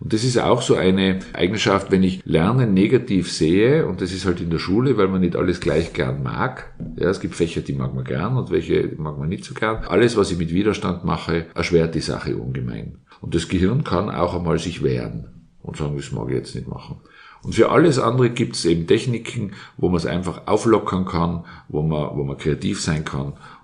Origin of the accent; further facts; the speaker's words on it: Innsbruck, Tyrol, Austria; ich bin in Innsbruck aufgewachsen, da waren die Telefonnummer sechsstellig